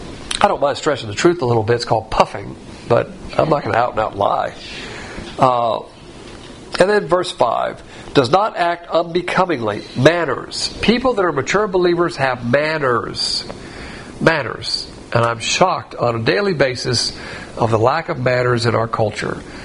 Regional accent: the South, United States; And as a Southerner, this always upsets me because Southern culture, just divine institutions, it's all about manners.

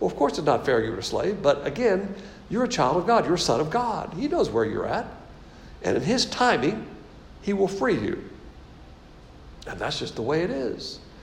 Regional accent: the South, United States; As a Southerner, we always put females on a pedestal.

